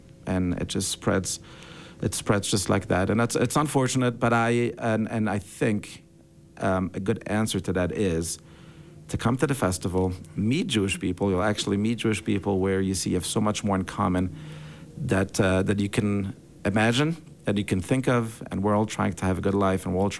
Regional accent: Belgium; I grew up in Belgium, and all of my grandparents are Holocaust survivors

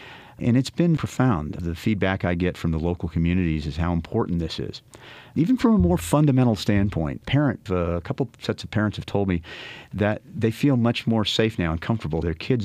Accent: Las Cruces, New Mexico, United States; But as a child growing up in Las Cruces, you know, we used to go to these old historic theaters.

